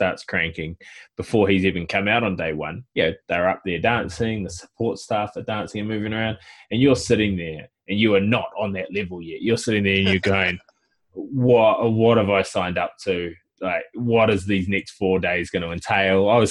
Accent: New Zealand; now in Australia; I mean, I'm living in Australia and I'm a Kiwi

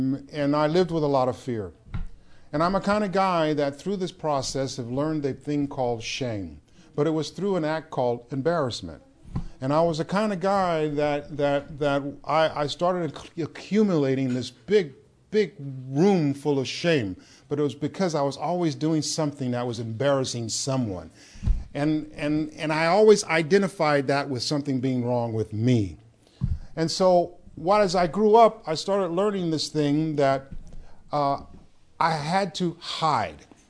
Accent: San Francisco, California, United States; us to California, to San Francisco, to raise as their children, because that's the way it was. And I grew up being versed in the King James Version.

